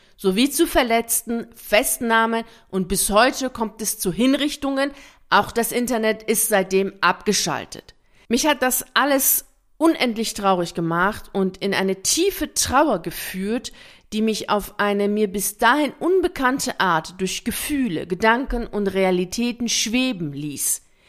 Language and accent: German; Tehran, Tehran Province, Iran; Ich bin im Iran, konkret in Teheran, geboren und habe dort meine Kindheit verbracht.